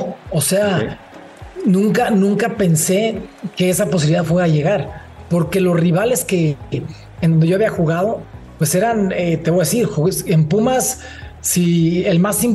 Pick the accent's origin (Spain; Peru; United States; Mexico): Mexico; Uruapan, Michoacán; Yo soy de Uruapan, Michoacán. Yo jugué en tercera y segunda división en mis inicios. Jugué 5 años entre tercera y segunda división en Uruapan.